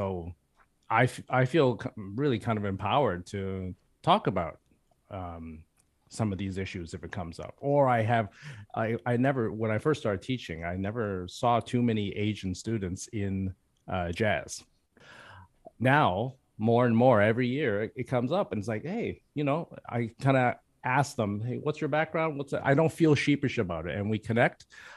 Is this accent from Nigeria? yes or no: no; Canada; I'm both Canadian, North American, and I'm also Chinese.